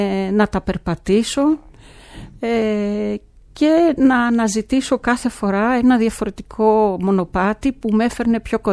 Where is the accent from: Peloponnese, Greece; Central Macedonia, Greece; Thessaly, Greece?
Thessaly, Greece; Karditsa; born there; γεννήθηκα όπως είπες στην Καρδίτσα, στη μέση του κάμπου.